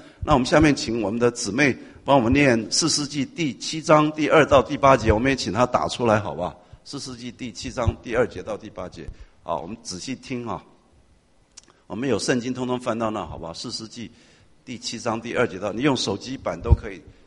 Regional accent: Taiwan; 我是从台湾来啊，我们在台湾叫当兵

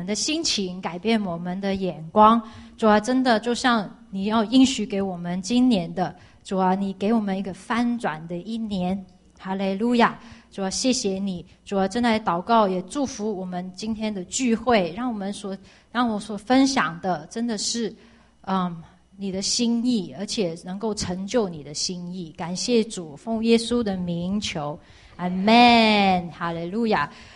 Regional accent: China; 不是像我们中国人那种每一年啊什么是狗年

